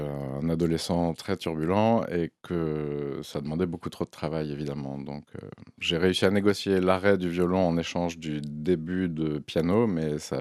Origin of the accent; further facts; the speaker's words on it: Paris, Île-de-France, France; moved away as an adult; now in Brussels, Belgium; J'ai grandi à Paris, mais je vis à Bruxelles depuis un peu plus de 20 ans.